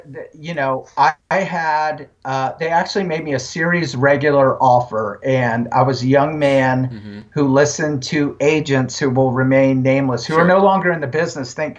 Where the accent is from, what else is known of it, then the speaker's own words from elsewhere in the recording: Texas, United States; And outside of Austin, and I'm originally from Texas